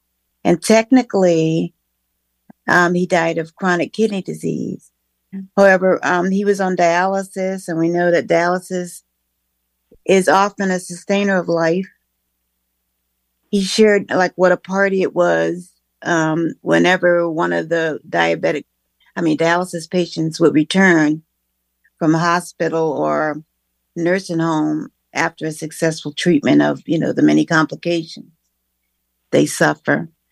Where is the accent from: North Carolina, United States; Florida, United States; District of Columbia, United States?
District of Columbia, United States; Washington; now in Bethesda, United States; I was born and raised in D.C., right in the neighborhood. I was born in Petworth, near Mount Pleasant, that area, and I lived there for most of my life. I'm in Bethesda right now, but I'm from D.C.